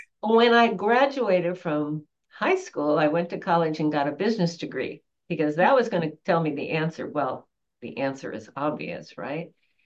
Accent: Wisconsin, United States; However, I have four sisters and no brothers. And we grew up in Wisconsin.

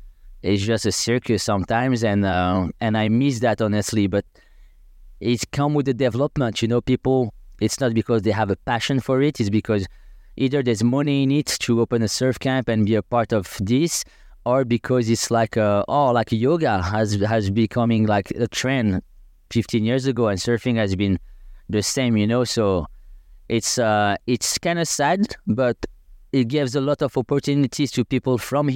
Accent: Agadir, Souss-Massa, Morocco; So yeah, I grew up in Agadir, which is the main town. 15 minutes drive from Tagazu Tarya.

